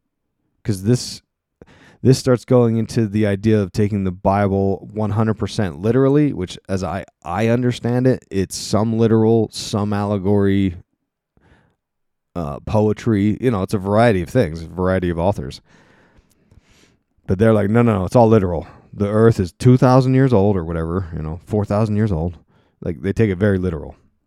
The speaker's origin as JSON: {"language": "English", "country": "United States", "tie": "born or raised there", "said": "growing up in America, we think, because we're supporting them all the time."}